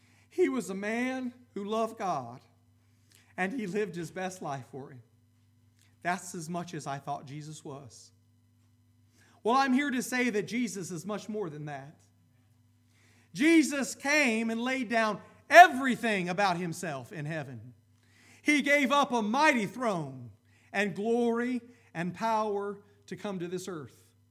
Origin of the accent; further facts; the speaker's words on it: Columbus, United States; accent: thicker accent; growing up in Columbus, I had a much thicker accent. So I got up north, and they teased me about the way I said things.